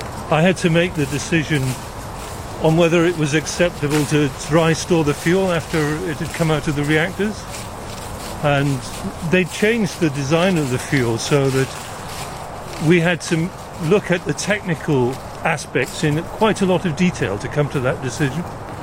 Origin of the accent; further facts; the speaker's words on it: Wales, United Kingdom; I grew up in South Wales alongside a coal seam, which they used to call the Black Seam.